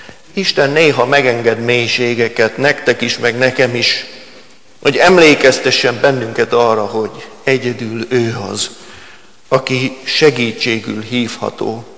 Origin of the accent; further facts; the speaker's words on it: Pest, Hungary; amikor bevonultam oda a Ceklédre, nem messze vittek a szülőfalunktól